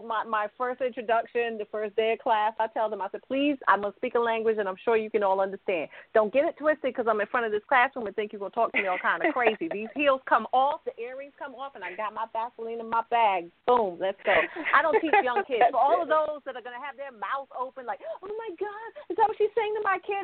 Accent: New York, United States; I'm from New York, so I'm going to go knock on your door and let you know I ain't 12 no more, sweetheart.

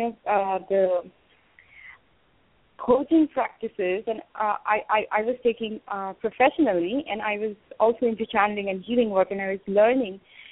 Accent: India; growing up in India, it's very much India, and it's just been part of my lineage and tradition

